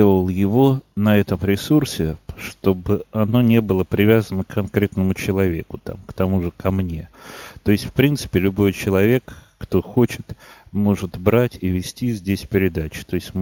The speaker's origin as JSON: {"language": "Russian", "town": "Tolyatti", "region": "Samara Oblast", "country": "Russia", "tie": "born or raised there", "moved": "yes", "said": "Я могу рассказать о тольяттинских авторах, потому что я сам родом из"}